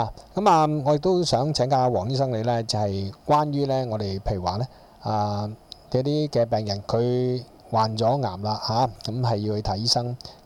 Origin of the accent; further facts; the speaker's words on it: China; 那講起話我們中國人、就我們都會使用中藥的，